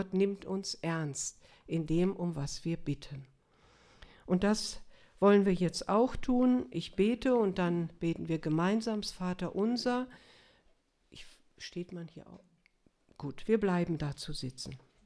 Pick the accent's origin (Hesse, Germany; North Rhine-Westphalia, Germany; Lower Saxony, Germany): North Rhine-Westphalia, Germany; also ich bin Westfale, muss ich dazu sagen.